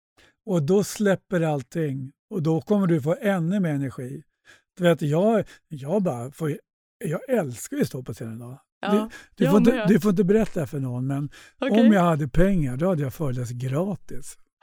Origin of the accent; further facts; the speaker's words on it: Sweden; när jag är hemma i Sverige så kanske inte jag hinner träna så mycket.